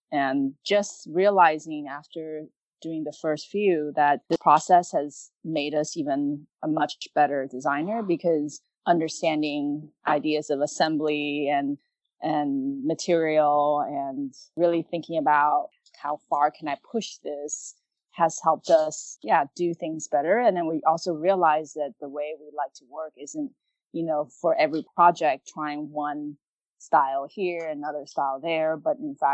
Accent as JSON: {"language": "English", "town": "Los Angeles", "region": "California", "country": "United States", "tie": "born or raised there", "also_born_or_lived": "Taipei, Taiwan", "said": "So I grew up in Los Angeles in the suburbs, and my parents were developers, but right before we moved to LA, I was born in Taipei"}